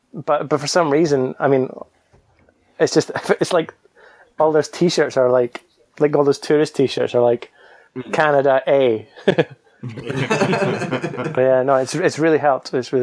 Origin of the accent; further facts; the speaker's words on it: Scotland, United Kingdom; accent: Scottish; Maybe I'll go in the completely opposite direction and my accent will get really, really strong, like some sort of caricature Scottish person